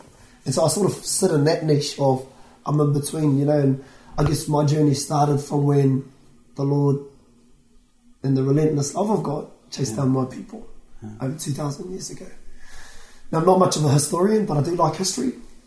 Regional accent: Hastings, Hawke's Bay, New Zealand; also born or lived in Whanganui; I hail from, I was brought up in Hastings, in Here Tonga, but I was born in Whanganui. So I was born on the west coast and raised in the east coast

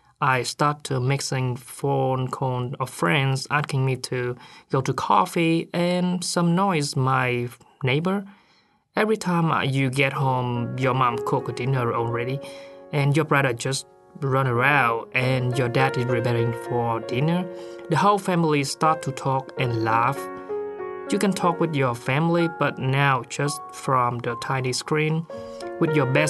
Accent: Vietnam; English is a second language; now in Christchurch, New Zealand; I'm from Vietnam. I'm an international student at IRA in Christchurch now.

